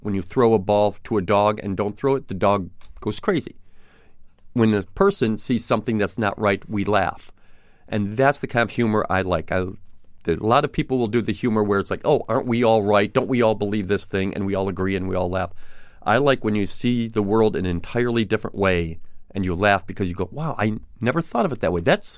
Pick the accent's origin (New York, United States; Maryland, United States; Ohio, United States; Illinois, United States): New York, United States; Buffalo; I grew up in Buffalo, New York, and the Johnny Carson collection was made in Buffalo in the 1980s. So now, sort of as a tribute to Johnny Carson and to my hometown